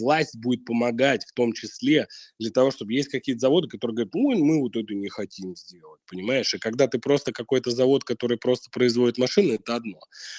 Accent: Moscow, Russia; я москвич, вот я родился здесь, я всю жизнь прожил здесь, и я люблю свой город.

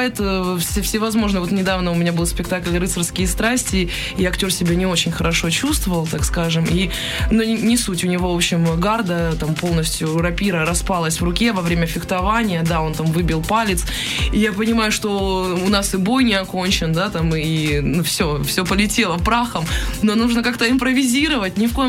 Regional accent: Kharkiv, Kharkiv Oblast, Ukraine; now in Novosibirsk, Russia; Это когда я жила еще в Харькове, вот я из Харькова

